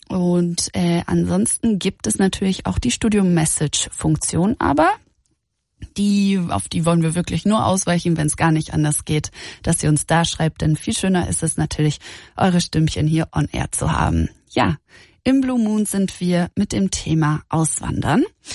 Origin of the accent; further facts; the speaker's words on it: Lower Saxony, Germany; Ich komme ja eigentlich aus Niedersachsen, aber nach der Schule war ich direkt so, weiter geht's. Und erst war ich dann im Süden unterwegs, in Mainz an der Uni.